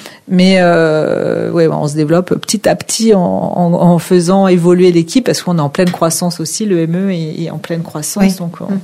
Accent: France; Nous sommes des Français, des Latins par définition, et on a besoin de ces rencontres physiques.

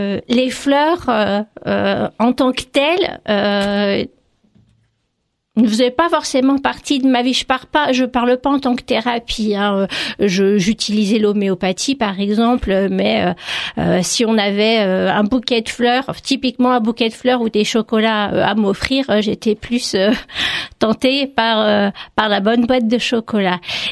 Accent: Île-de-France, France; Je suis originaire du Val d'Oise. J'ai vécu jusqu'en 2017 à Bessancourt. Et donc depuis 2017 à Hermont.

